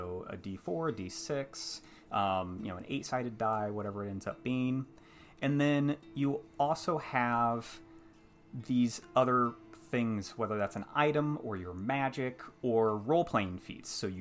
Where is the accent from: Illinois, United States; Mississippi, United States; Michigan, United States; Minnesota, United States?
Illinois, United States; moved away as an adult; also born or lived in North Carolina; But I'm originally from Illinois, moved to North Carolina fresh out of college, because we got offered a job to move down there. And then we've kind of been in the South since.